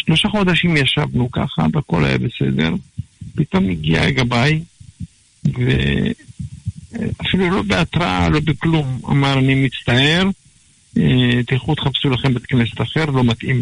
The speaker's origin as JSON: {"language": "Hebrew", "town": "Kfar Giladi", "region": "Northern District", "country": "Israel", "lives_now": "Herzliya, Israel", "said": "אני מקיבוץ כפר גלעדי, עברנו לגור בהרצליה"}